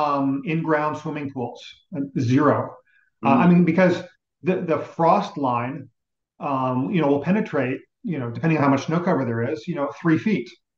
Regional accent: Texas, United States; growing up in Texas and living in Texas for half my life

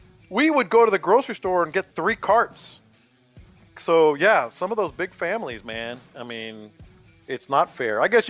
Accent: San Antonio, Texas, United States; Keep in mind, like families like where I was growing up in San Antonio, and there are a lot of families like this.

